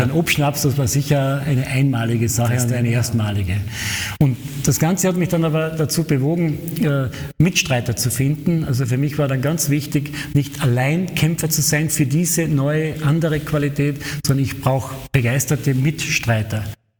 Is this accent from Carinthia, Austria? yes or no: yes; Ruden, Carinthia, Austria; Am Donnerstag am Abend habe ich mein Brieflein in Ruden ins Postkastel geworfen, also in meinem Heimatort.